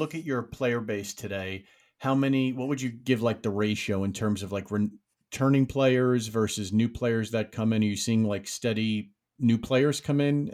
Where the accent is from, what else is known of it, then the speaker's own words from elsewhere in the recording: New York, United States; for somebody like myself, that I'm from New York